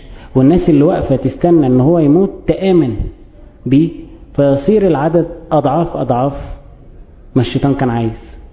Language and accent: Arabic; Egypt; يعني زي عندنا في مصر كده